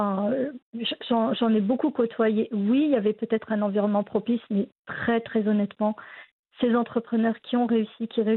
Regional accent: France; J'étais marocaine, même si voilà, j'ai grandi en France, je suis aussi française.

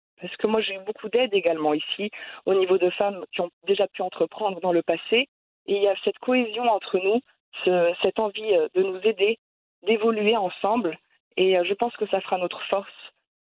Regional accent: Morocco; Le Maroc, c'est, comme je l'ai dit, mon pays de cœur. Et si on me pose la question, tu viens d'où ? Ben, je viens naturellement du Maroc. Je parle, j'ai appris forcément la langue, les coutumes, la culture. Je m'y sens reliée.

